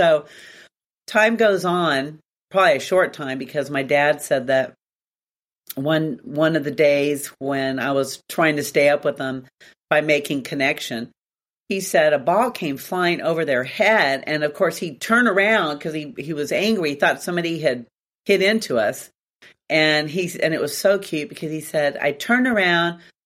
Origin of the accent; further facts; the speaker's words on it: Torrance, California, United States; born there; So I was born in Torrance, California.